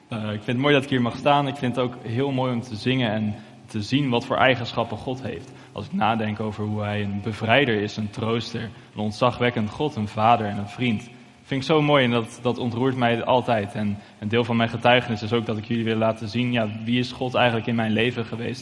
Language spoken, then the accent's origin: Dutch; Amersfoort, Utrecht, Netherlands; also born or lived in Nijkerk; ik ben opgegroeid in Amersfoort, in Nijkerk, in een ongelooflijke situatie. Ik ben niet met de Bijbel opgegroeid.